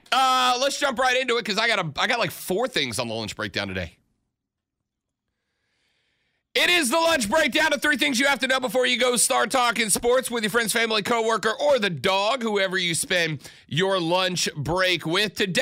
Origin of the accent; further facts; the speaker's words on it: Pensacola, Florida, United States; All from my hometown of Pensacola, Florida. Pensacola in the house.